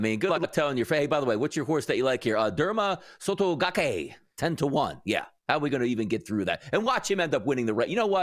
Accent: Thunder Bay, Ontario, Canada; little do people know, I grew up in Thunder Bay, Ontario.

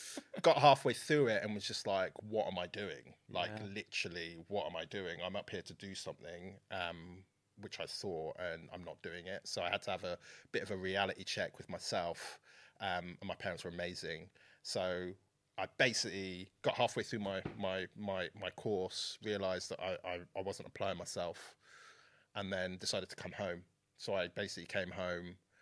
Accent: Oxford, South East England, United Kingdom; I'm from Oxford, so just outside Oxford.

